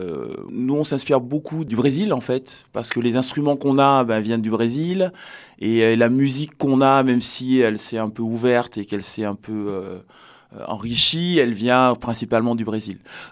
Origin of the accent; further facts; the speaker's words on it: Martinique; moi, je viens de Martinique.